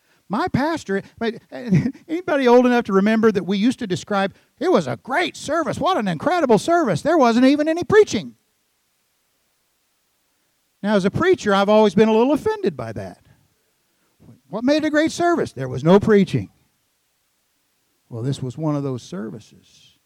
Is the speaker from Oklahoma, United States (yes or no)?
yes; Oklahoma City, Oklahoma, United States; I grew up in the Oklahoma City area, so try to overlook this part, but I was a Putnam City Pirate all those many years ago